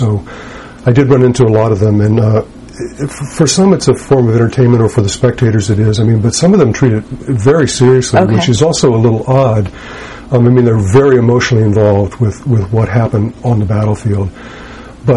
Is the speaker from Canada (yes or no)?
no; the South, United States; basically I'm from the South, even though we moved all around in different places.